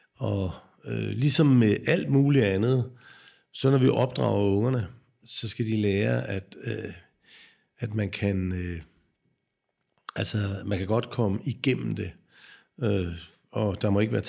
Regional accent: Holbæk, Zealand, Denmark; Jo, jeg er en Holbæk-dreng, som er blevet 60 år gammel

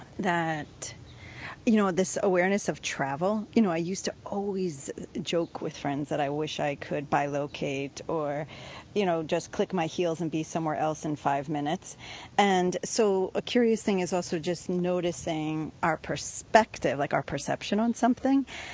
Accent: Queens, New York, United States; it was growing up in Queens, when I finally was, you know, my family would take us camping or to these farms in Pennsylvania during the summer.

